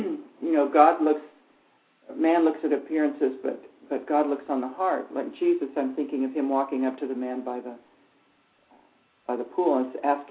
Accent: Texas, United States; I grew up in Texas, and there's lizards, you know, and the longer the lizard's tail was, the easier it was to catch it.

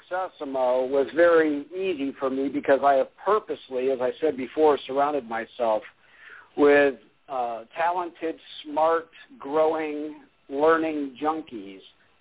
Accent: Ohio, United States; I was born and raised in Ohio, but had very little interest in education until I became an adult.

